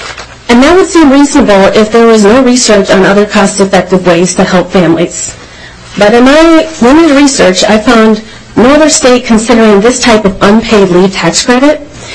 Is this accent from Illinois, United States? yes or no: no; Minnesota, United States; as a Minnesotan who would be eligible for this tax credit, I want to make it clear to the committee.